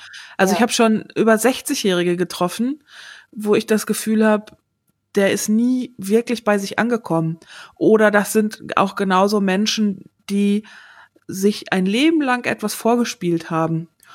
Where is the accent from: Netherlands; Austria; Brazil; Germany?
Germany; North Rhine-Westphalia; ich bin ja im Sauerland aufgewachsen